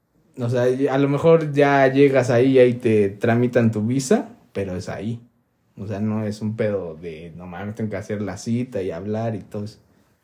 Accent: Mexico; O sea, como mexicanos sí nos dan chance de entrar a más lugares.

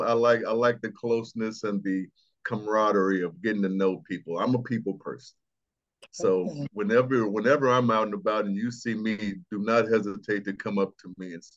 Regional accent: Arkansas, United States; So I am from Arkansas, so I am a country boy, military veteran.

